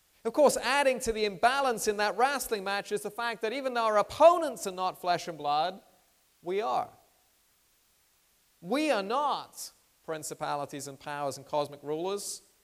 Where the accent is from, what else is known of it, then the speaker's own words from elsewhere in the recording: England, United Kingdom; I grew up in England in the 1960s